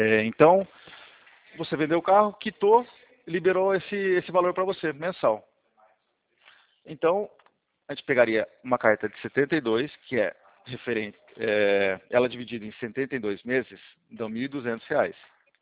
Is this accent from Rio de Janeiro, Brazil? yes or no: no; Bauru, São Paulo, Brazil; É que eu sou de Bauru.